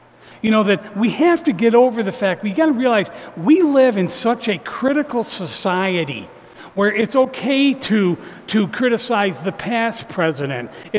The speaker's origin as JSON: {"language": "English", "town": "Morrisville", "region": "New York", "country": "United States", "tie": "born or raised there", "said": "like from where I live, I grew up in Morrisville, New York, some things happen to me."}